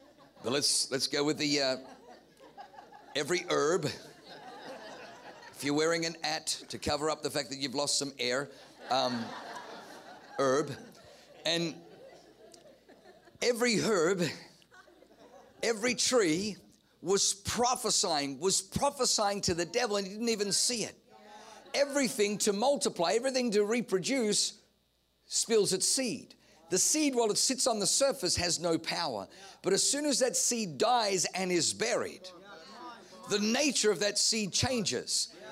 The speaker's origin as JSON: {"language": "English", "country": "Australia", "tie": "born or raised there", "said": "I grew up in Australia. And Australia has something they never mention on our tourism commercials."}